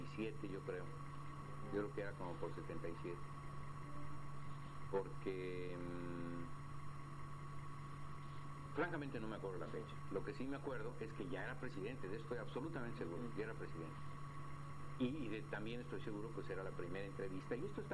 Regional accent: Chihuahua, Mexico; Aunque soy de Chihuahua, pues yo no había estudiado la frontera nunca.

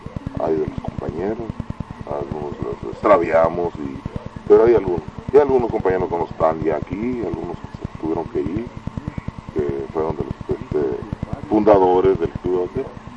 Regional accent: Mexico; si somos de aquí de México

